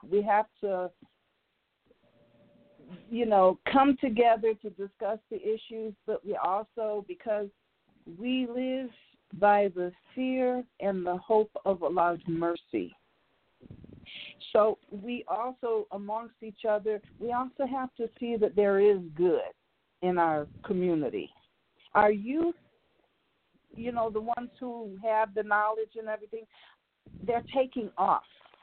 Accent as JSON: {"language": "English", "town": "Chicago", "region": "Illinois", "country": "United States", "lives_now": "California, United States", "said": "And I'm calling from California, originally from Chicago, though."}